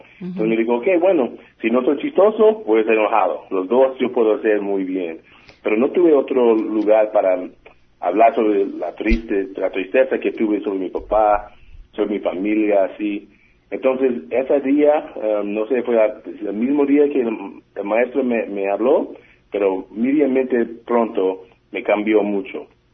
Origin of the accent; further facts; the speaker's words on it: Oakland, California, United States; Spanish is a second language; yo soy de Oakland, California, y yo crecí en una ciudad a veces peligroso, a veces no, no muchos recursos